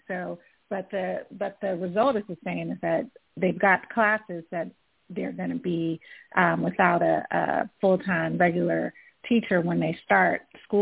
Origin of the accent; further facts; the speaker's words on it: Houston, Texas, United States; I'm from Houston, Texas.